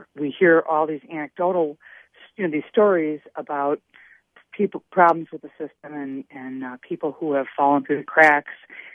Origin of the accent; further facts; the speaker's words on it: Milwaukee, Wisconsin, United States; And I said, well, that's Madison. I'm from Milwaukee.